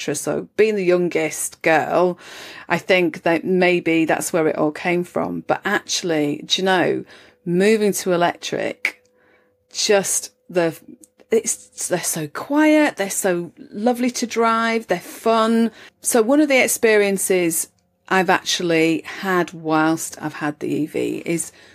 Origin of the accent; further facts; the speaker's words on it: Halifax, Yorkshire and the Humber, United Kingdom; I'm originally from Halifax